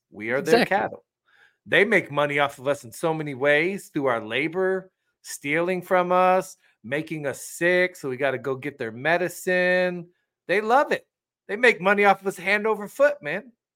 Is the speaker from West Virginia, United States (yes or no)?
yes; West Virginia, United States; Bro, I went to West Virginia last weekend. I love my home state, man.